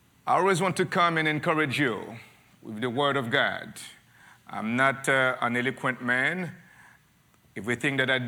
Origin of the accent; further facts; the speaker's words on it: Haiti; growing up in Haiti, people think that it's okay. The poorer you are, the more spiritual you can be